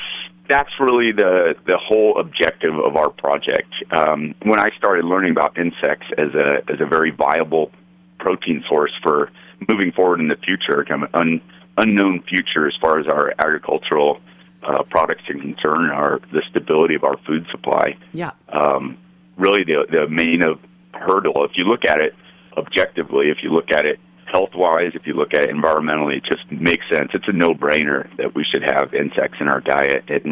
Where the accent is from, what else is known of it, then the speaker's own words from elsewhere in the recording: Arizona, United States; also born or lived in California / Colorado; now in Utah, United States; Kind of all over the West. I grew up in Arizona, lived in California, lived in Colorado, and now I'm in Utah, yeah.